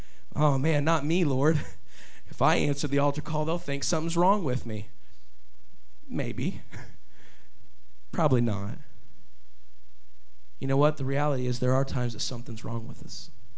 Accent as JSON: {"language": "English", "country": "Ireland", "said": "And I can't blame being Irish because that don't last too long."}